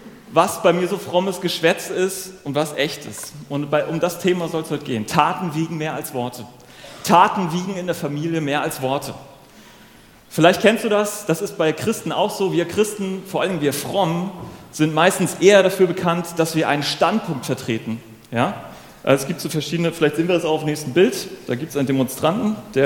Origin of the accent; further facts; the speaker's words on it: North Sea coast, Germany; ich bin ja an der Nordsee aufgewachsen